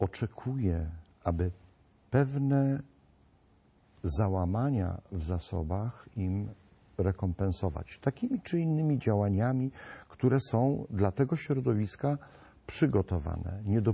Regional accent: Pomeranian Voivodeship, Poland; czy Adam, czy ja należymy do takiej grupy, którą określamy jako Kaszubi.

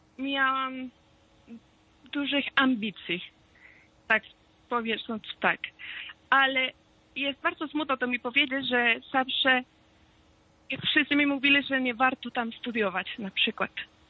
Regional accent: Venezuela; Polish is a second language; now in Poland; jak zawsze mówię tutaj, że jestem z Wenezueli

